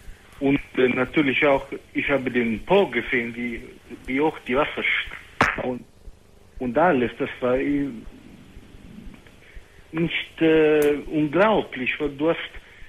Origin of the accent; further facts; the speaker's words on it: Parma, Emilia-Romagna, Italy; ich komme aus Parma.